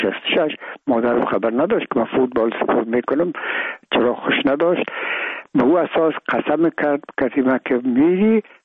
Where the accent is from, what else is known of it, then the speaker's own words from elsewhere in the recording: Afghanistan; ما افغان هستیم